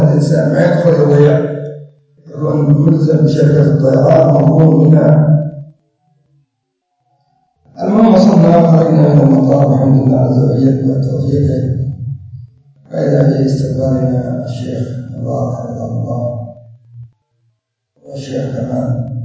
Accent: Yemen; يعني مثلا أنا كيمني ما عندي إقامة دائمة في تنزانيا أو إقامة دائمة في الحبشة

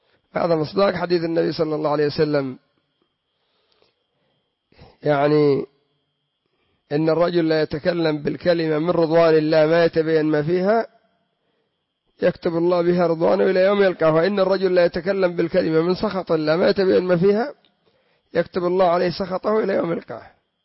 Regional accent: Yemen; وعندنا في اليمن يقول: أنا عند الله وعندك.

